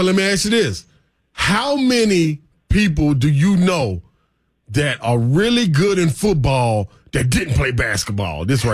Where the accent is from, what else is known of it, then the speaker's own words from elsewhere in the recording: Nashville, Tennessee, United States; I ain't shy, though. I ain't bashful. I'm from Nashville, baby.